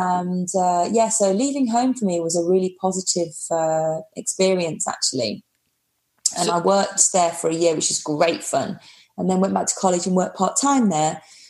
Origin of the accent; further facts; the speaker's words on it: Birmingham, West Midlands, United Kingdom; also born or lived in Blackpool; I was born just outside Blackpool, and I was the first born of 4. Then when my brother came along the next year, we moved to Birmingham